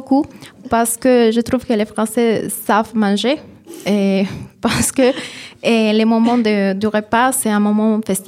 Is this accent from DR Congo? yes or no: no; Peru; now in France; par rapport à l'Amérique du Sud ou par rapport à chez moi, ou le Pérou